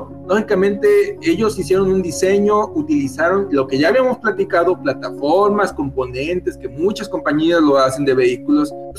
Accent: Mexico; somos mexicanos.

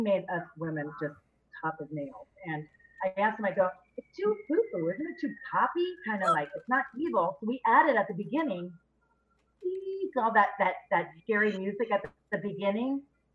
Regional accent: Rialto, California, United States; I grew up in California, in San Bernardino. Rialto, if you will.

